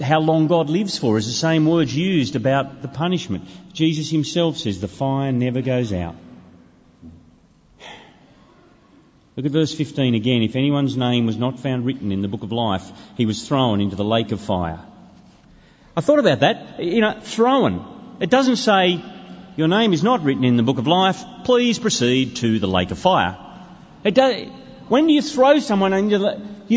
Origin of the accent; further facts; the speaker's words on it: Australia; I'm from Australia, as you know